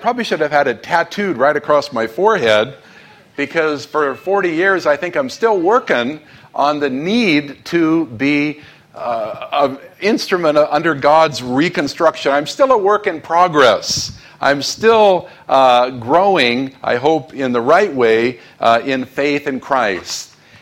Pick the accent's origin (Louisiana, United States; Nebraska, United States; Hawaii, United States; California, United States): California, United States; Los Angeles; You know, I grew up in Los Angeles in the 1960s.